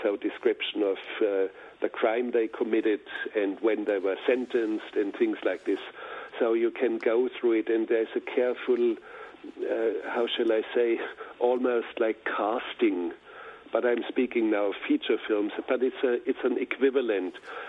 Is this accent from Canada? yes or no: no; Bavaria, Germany; I have made feature films. I'm from Bavaria. I make documentaries.